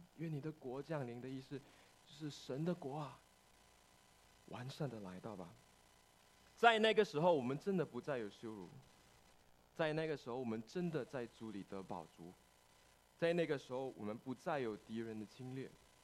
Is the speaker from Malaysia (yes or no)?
yes; Malaysia; 我在马来西亚成长，那马来西亚呢很多华人都庆祝农历新年